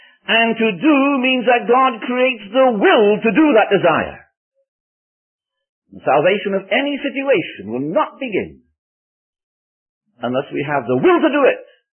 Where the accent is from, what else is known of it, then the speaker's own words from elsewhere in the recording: Wales, United Kingdom; I'm Welsh, I like singing, and we're going to sing a hymn.